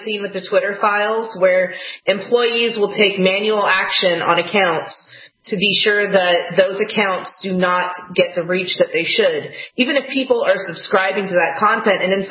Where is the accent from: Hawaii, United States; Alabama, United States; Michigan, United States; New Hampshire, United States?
Hawaii, United States; And so, you know, I grew up in Hawaii.